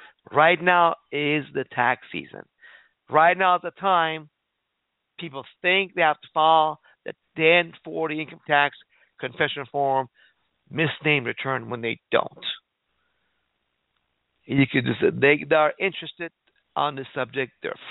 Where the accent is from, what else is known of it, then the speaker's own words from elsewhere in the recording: Iran; English is a second language; now in United States; I couldn't speak about this stuff when I grew up in Iran. But in America, we have that right.